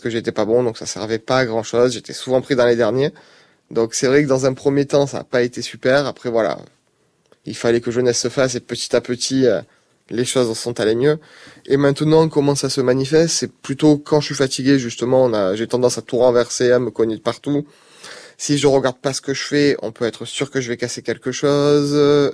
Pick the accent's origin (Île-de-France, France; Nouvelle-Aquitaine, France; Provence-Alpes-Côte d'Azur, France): Provence-Alpes-Côte d'Azur, France; Marseille; je suis marseillais